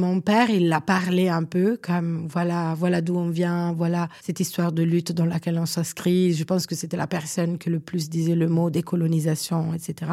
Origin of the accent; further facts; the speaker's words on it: Ticino, Switzerland; also born or lived in Northern Italy; Je pense que j'ai une espèce de pudeur par rapport à là où j'ai grandi, qui est plutôt la Suisse italienne, l'Italie du Nord.